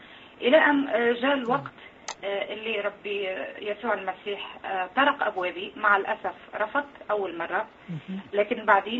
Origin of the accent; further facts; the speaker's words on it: Tunisia; accent: Tunisian; فعلا أنا متنصرة، أنا من تونس. مش نحاول نحكي تونسي وإن شاء الله تفهموني باللهجة بتاعتي. لو بش نحكي على اختباري، البداية نشأت أنا في عيلة إسلامية طبعا في تونس، أبوي حاج، أمي حاجة